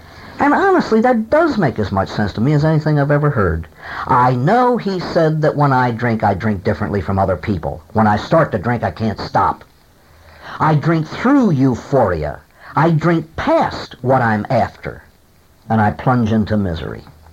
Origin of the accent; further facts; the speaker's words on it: Baltimore, Maryland, United States; I was born and raised in Baltimore, grew up there